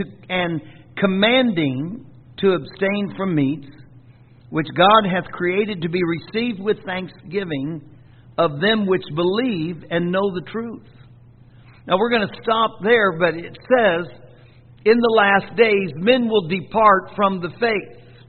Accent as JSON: {"language": "English", "town": "Marion", "region": "Indiana", "country": "United States", "tie": "born or raised there", "said": "I live in Marion. That's my hometown."}